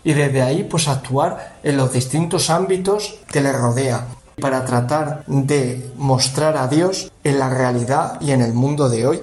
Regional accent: Valdepeñas, Castilla-La Mancha, Spain; soy sacerdote natural de Valdepeñas, nací el 17 de noviembre de 1992

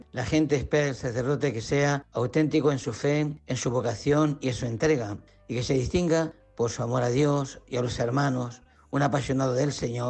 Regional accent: Alcubillas, Castilla-La Mancha, Spain; Soy natural de Alcubillas.

